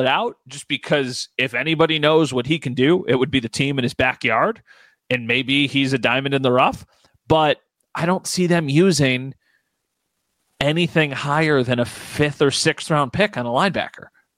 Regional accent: New York, United States; I'm from here. I'm from Western New York.

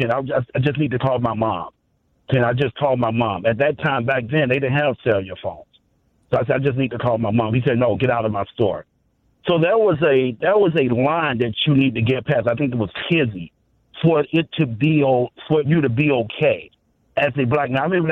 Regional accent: Chicago, Illinois, United States; moved away as an adult; now in Lombard, United States; I lived in the inner city. I came from Cabrini Green. I came from the Inglewood area. At 25 years old, I decided, met a nice woman, my son, mother. We moved out to the suburbs

